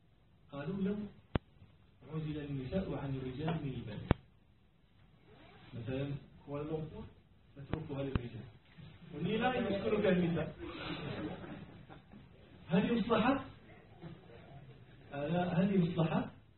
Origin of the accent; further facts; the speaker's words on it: Morocco; نحن عندنا في المغرب زرع عنب أنواع